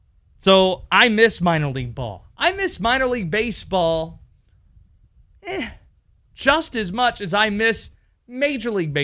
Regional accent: North Carolina, United States; Maybe it's because I grew up in a state where college sports is king. I grew up in North Carolina.

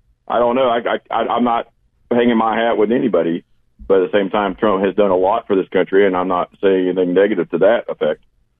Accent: Indiana, United States; also born or lived in South Carolina; I'm from Indiana originally, so I have a little biasness. I lived in South Carolina for a while

